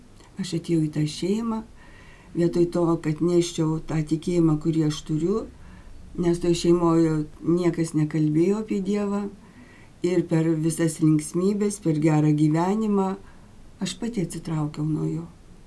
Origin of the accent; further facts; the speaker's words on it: Kaunas, Kaunas County, Lithuania; aš esu kaunietė.